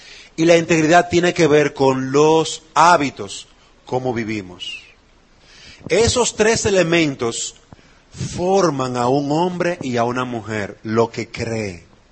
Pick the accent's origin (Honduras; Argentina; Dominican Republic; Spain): Dominican Republic; Para nosotros fortalecer nuestra sociedad como dominicanos que somos